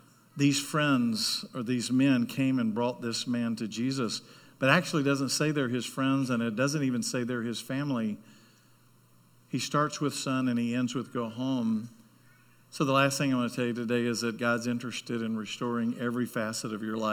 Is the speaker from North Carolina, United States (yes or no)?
yes; Charlotte, North Carolina, United States; I said, yeah, I'm from NASCAR territory. I'm from Charlotte.